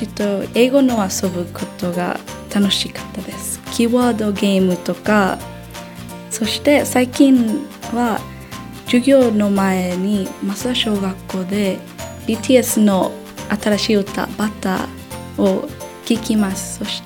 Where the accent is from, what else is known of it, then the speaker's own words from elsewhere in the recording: Los Angeles, California, United States; now in Japan; アメリカから来ました。ロサンゼルスから来ました。今は朝日小学校と松田小学校と佐内小学校で働いています。